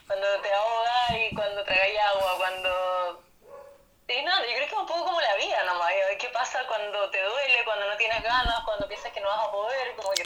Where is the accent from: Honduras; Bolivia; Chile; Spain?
Chile; soy la primera chilena, el 2 de agosto del 2019.